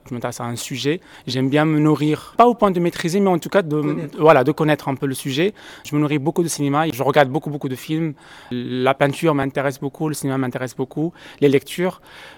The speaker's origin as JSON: {"language": "French", "country": "Morocco", "tie": "born or raised there", "said": "J'ai grandi au Maroc, donc dans l'artisanat marocain, il y a toujours eu de la géométrie."}